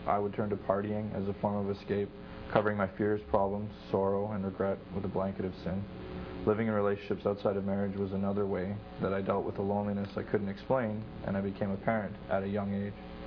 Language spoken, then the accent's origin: English; Vancouver, British Columbia, Canada; I'm from Vancouver, and I've been a Christian for about 2 years.